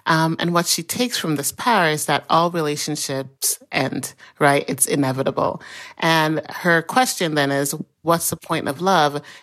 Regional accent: Jamaica; David is Korean-American, I'm Jamaican

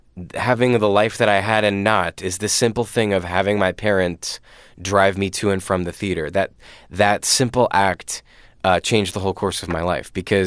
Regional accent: Lancaster, Pennsylvania, United States; born or raised there

